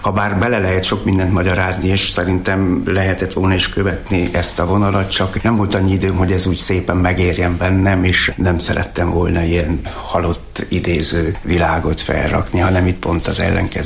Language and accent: Hungarian; Kend, Mureș County, Romania; Én erdélyi vagyok, Marosvásárhely mellett születtem Kenden, és ott van a szülői ház